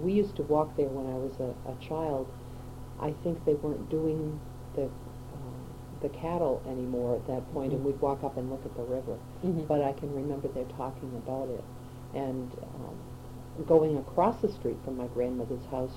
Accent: Concord, Massachusetts, United States; My father actually was born and raised in Concord, and so was I.

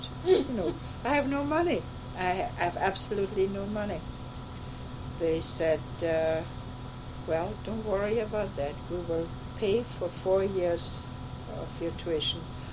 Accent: Germany; English is a second language; growing up in Germany under Hitler as a Jew.

